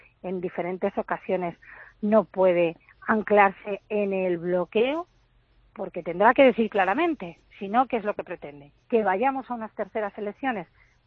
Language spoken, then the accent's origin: Spanish; Castilla-La Mancha, Spain; yo pues como diputada y también como castellano manchega